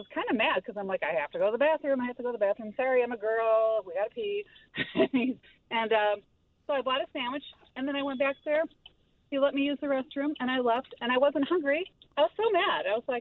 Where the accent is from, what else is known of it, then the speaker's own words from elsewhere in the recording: Chicago, Illinois, United States; I'm originally from Chicago